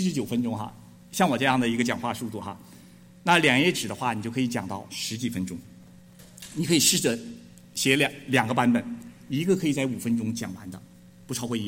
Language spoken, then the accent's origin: Chinese; Harbin, Heilongjiang, China; also born or lived in Shenzhen; now in United States; 那我小时候在哈尔滨长大，然后等我大学毕业的时候，我就跑到深圳啊，因为我要找我的寻求我的人生梦哈，但是在那里没有找到，我又有机会来到美国